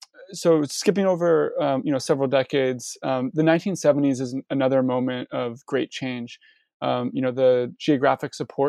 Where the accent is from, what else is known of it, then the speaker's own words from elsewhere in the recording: Canada; As you already know, I'm Canadian. And so, NAFTA, and I'm also, and I was born in 89.